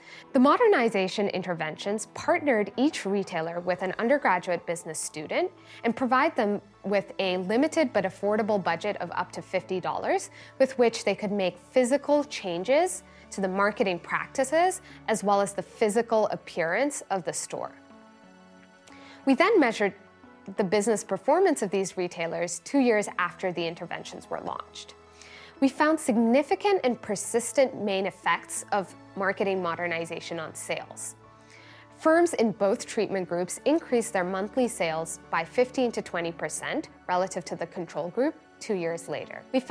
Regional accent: Singapore; my background of being an Indian immigrant growing up in Singapore

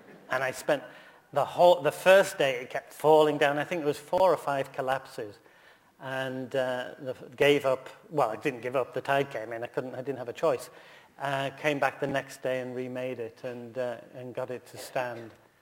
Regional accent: Scotland, United Kingdom; I want to say Glenrock because I'm Scottish.

